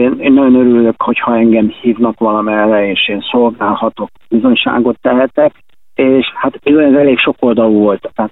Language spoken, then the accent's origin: Hungarian; Budapest, Hungary; born there; Én Budapesten születtem